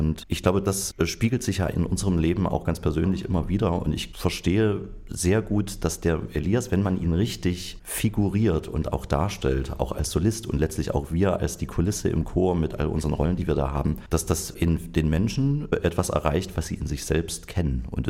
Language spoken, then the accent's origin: German; Leipzig, Saxony, Germany; ich komme aus Leipzig, ich bin gebürtiger Sachse.